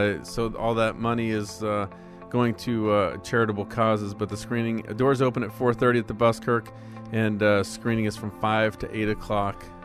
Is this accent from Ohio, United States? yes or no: yes; Ohio, United States; I call it a sliding board because I'm from Ohio.